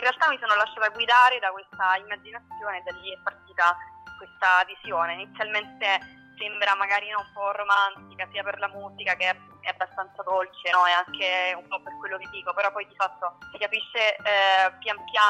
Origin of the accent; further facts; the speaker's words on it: Campania, Italy; a Portici, nella mia terra, in Campania